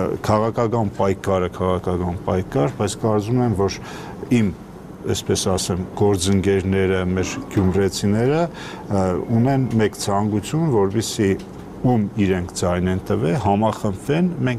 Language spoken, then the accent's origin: Armenian; Gyumri, Shirak, Armenia; ես ինքս որպես գյումրեցի